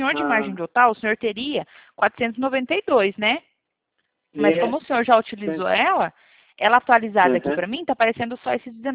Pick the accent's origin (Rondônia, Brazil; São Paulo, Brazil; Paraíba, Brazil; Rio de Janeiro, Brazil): São Paulo, Brazil; Presidente Prudente; Não, eu sou de Presidente Prudente.